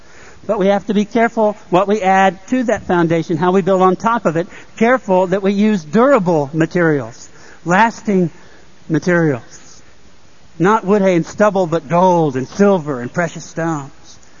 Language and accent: English; Newnan, Georgia, United States; Not likely growing up in Noonan, Georgia, but I could have.